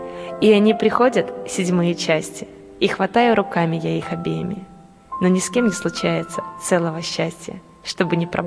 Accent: Belarus; now in Moscow, Russia; когда я приехала из Беларуси в Москву, я боялась зайти в шоколадницу.

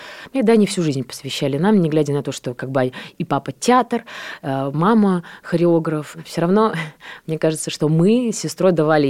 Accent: Borisov, Minsk Region, Belarus; also born or lived in Grodno; и я родилась в Гродно. И родители поняли, что тяжеловато вдвоем работать и растить двух дочек, и они вернулись в город Борисов

